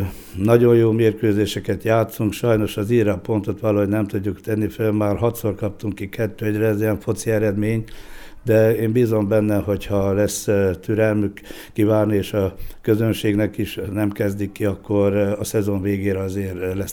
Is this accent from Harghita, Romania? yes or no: yes; Joseni, Harghita, Romania; székely gyerekként, ugye az akkori telek nem ilyenek voltak, mint most. Ha vár még most is az ország leghidegebb pontjának számít Gyergyalfalu, az én szülőfalum.